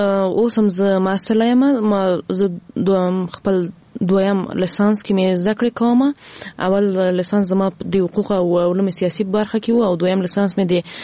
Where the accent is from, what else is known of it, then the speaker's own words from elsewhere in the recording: Ghazni, Afghanistan; ما په خپل ولایت کې چې زه هم د غزنی یم